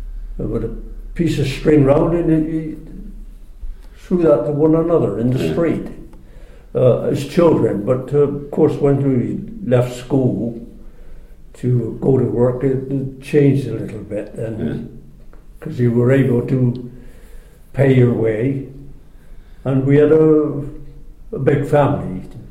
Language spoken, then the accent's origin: English; Gloucester, South West England, United Kingdom; No, we were Treadworth lads and you stayed in Treadworth right up to...